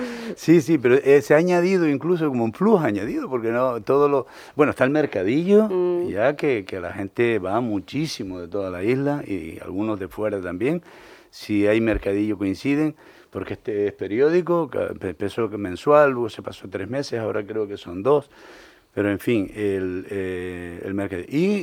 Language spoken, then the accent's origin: Spanish; La Somada, Canary Islands, Spain; born there; also born or lived in La Laguna; Yo nací en La Somada, y le decíamos La Somada de Tetir, porque Tetir fue municipio.